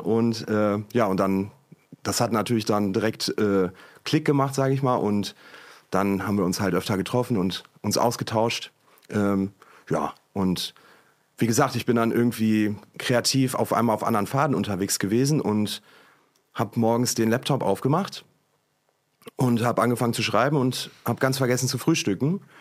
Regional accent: Hamburg, Germany; ich komme aus Hamburg.

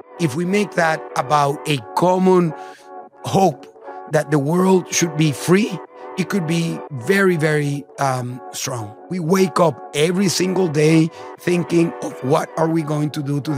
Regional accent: Caracas, Capital District, Venezuela; I'm from Venezuela. I was born in Caracas, Venezuela in the 1970s.

